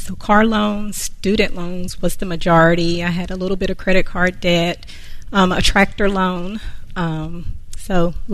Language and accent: English; Concord, North Carolina, United States; I am from Concord, North Carolina.